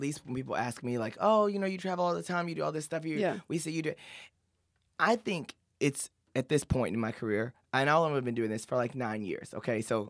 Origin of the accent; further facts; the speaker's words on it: United States; In American, who I've, you know, become as a person, as an American.